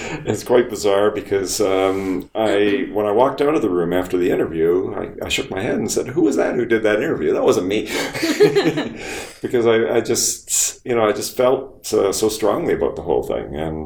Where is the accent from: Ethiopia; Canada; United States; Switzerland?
Canada; Toronto, Ontario; I was raised in the Toronto area